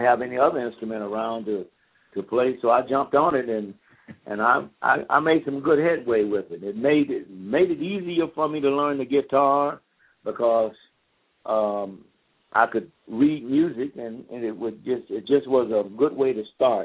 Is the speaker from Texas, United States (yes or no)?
yes; Waskom, Texas, United States; also born or lived in Houston; we moved from Wascom, Texas, which is down 25 miles into Texas, near Louisiana, Shreveport, Louisiana, between Marshall, Texas. And Shreveport is this little town called Wascom, and that's where I come from. And we moved to Texas, to Houston.